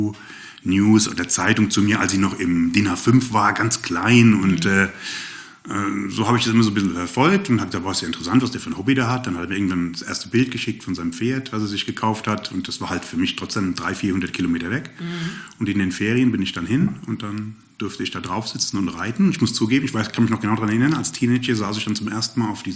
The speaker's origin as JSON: {"language": "German", "region": "Hesse", "country": "Germany", "tie": "born or raised there", "lives_now": "Baden-Württemberg, Germany", "said": "ursprünglich komme ich aus dem Rhein-Main-Gebiet, also ich bin Hesse und seit knapp 30 Jahren bei den Schwaben"}